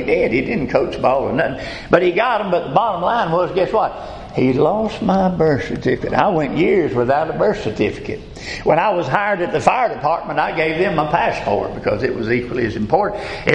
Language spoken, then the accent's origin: English; United States; born there; Now, even though I was born in America and was a citizen of America physically, spiritually, I no longer fit in.